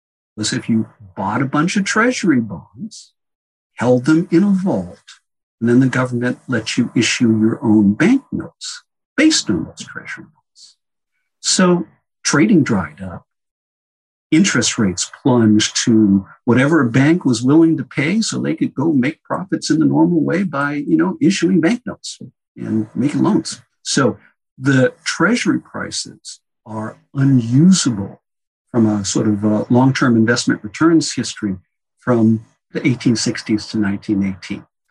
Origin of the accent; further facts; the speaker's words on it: Massachusetts, United States; And I grew up outside of Boston, so I said, was it just Boston? Did they use Lowell near where I grew up?